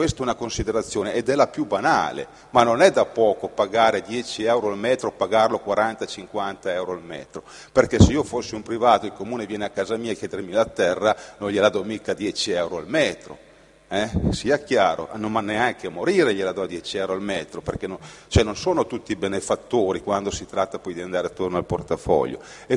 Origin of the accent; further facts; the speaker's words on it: Rovereto, Trentino-Alto Adige, Italy; Io sono un amministratore, sono di Rovereto.